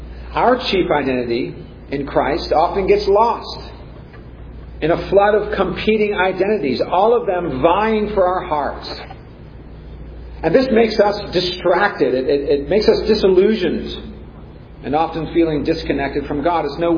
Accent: Santa Clara, California, United States; The forces of Menlo Park, California, not too far from where I grew up in Santa Clara

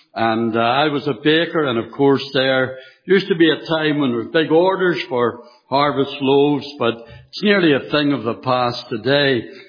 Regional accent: Belfast, Northern Ireland, United Kingdom; when I was a little boy growing up in Belfast, we lived facing a mission hall. It was actually there that I got saved, came to know the Lord.

